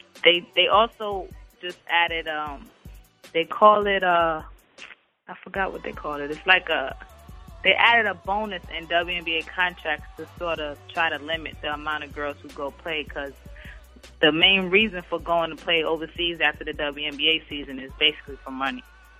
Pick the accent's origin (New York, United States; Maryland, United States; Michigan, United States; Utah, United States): New York, United States; Brooklyn; I'm from Brooklyn, so I'm kind of biased